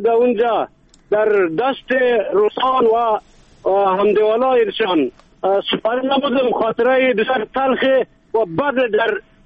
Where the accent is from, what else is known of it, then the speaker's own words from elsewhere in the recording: Kariz, Sar-e Pol, Afghanistan; از قریه کاریز و سوالی گسپانده ولد سرپل